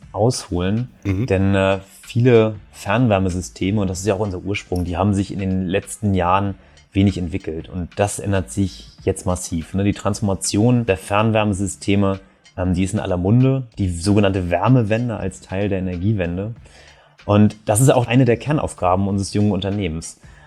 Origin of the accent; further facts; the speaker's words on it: Kiel, Schleswig-Holstein, Germany; now in Hamburg, Germany; Ich bin Kieler Jung und arbeite in Hamburg